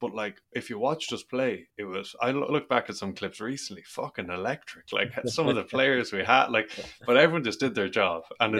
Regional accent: Ireland; growing up in Ireland

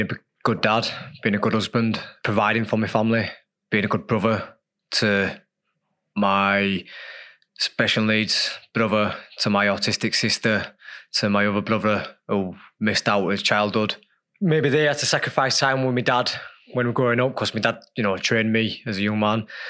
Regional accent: Leeds, Yorkshire and the Humber, United Kingdom; as a kid growing up in Leeds on, you know, a council estate

